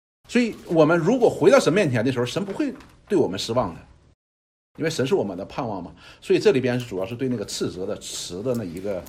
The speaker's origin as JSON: {"language": "Chinese", "country": "China", "said": "我们中国人喜欢给儿女包打天下的，这是错的。"}